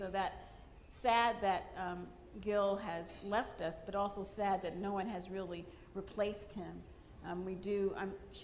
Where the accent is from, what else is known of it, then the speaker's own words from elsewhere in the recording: New York, United States; And so as a young woman growing up on Long Island in a predominantly white community